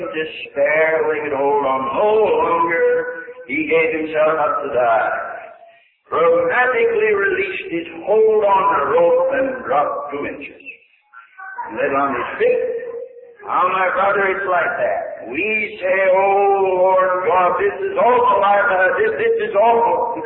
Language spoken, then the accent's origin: English; Pennsylvania, United States; born there; I call so many places home, I don't remember where home is, but I was born in Pennsylvania.